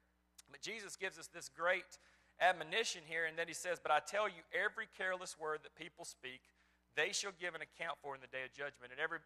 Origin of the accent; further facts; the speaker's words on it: United States; And as an American, we say, hey, we have free speech, but we're first a Christian, right?